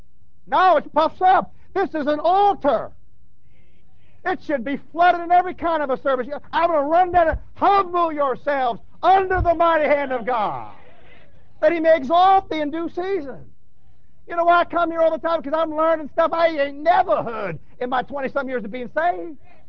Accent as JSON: {"language": "English", "region": "New York", "country": "United States", "tie": "born or raised there", "said": "I grew up in New York and worked at a Greek florist."}